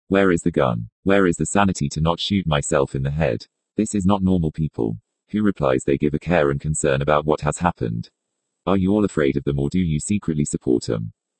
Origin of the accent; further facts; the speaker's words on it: San Bernardino, California, United States; I am left here in my hometown of San Bernardino, repeating cycles of perpetual homelessness